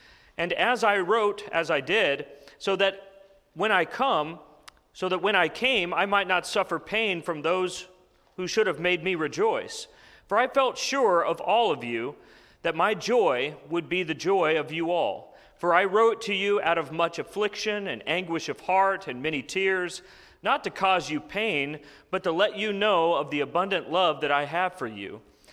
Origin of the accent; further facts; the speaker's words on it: Phoenix, Arizona, United States; I am originally from Phoenix, Arizona, and that's where Ryan and I got to be friends.